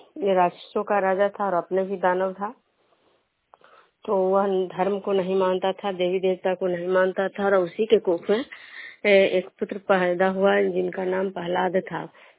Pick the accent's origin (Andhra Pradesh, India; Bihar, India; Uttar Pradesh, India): Bihar, India; Khanda; मैं बिष्णुपुर ग्राम खंडा पंचायत नालंदा जिला नवनसा प्रखंड के निवासी हूँ।